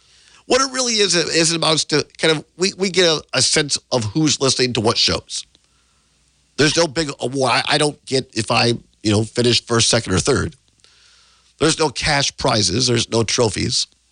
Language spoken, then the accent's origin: English; Richland Center, Wisconsin, United States; You can't find a better example than my hometown radio station, WRCO, WRCE in Richland Center, where I started, where I worked for 17 years